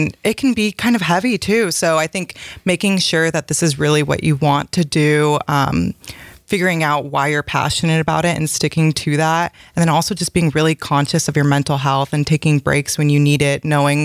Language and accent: English; California, United States; oh, I am Californian because I am freezing.